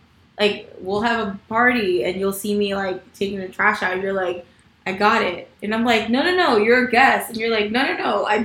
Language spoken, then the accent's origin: English; New York, United States; But growing up in New York, like, with my family, we lived in a basement.